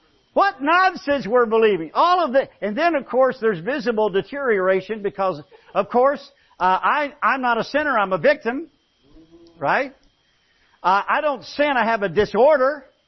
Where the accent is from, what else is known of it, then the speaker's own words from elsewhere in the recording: United States; Well, I grew up in the United States. My grandpa was a tobacco farmer.